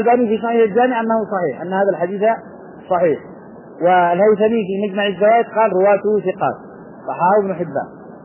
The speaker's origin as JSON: {"language": "Arabic", "country": "Yemen", "said": "عندنا في اليمن أيضا توجد سخانات شمسية،"}